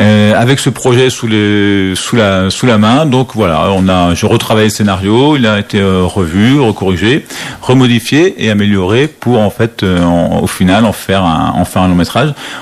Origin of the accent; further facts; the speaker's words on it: Lamballe, Brittany, France; Moi, je suis originaire de Lamballe, hein, donc pour moi, faire le repérage, ça a été beaucoup plus facile.